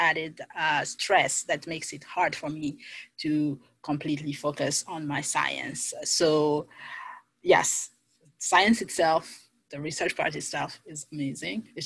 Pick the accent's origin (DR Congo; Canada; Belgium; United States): DR Congo; I'm a millennial, makeup and the fashion, because I come from the Democratic Republic of the Congo, where fashion is almost a religion, if not a religion.